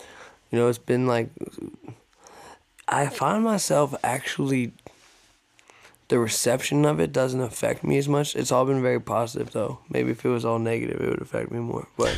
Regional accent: Pittsburgh, Pennsylvania, United States; well, growing up in Pittsburgh, there wasn't a lot of venues, right?

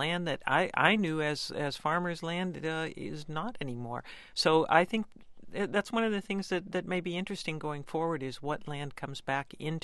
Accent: Ohio, United States; in the 90s, I grew up in Ohio. A lot of the exurbs of Cleveland spread out. Cornfields that I knew as a child became suburbs.

